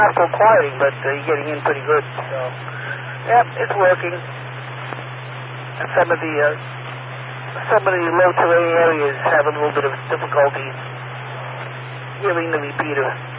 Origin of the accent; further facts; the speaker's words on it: West Hempstead, New York, United States; I'm in the mobile, coming into my hometown of West Hempstead.